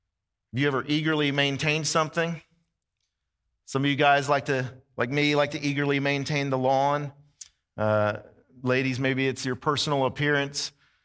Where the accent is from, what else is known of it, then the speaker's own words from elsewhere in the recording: Texas, United States; I'm from Texas, and I knew about Buc-ee's for a long time. I tried to tell my Georgia friends.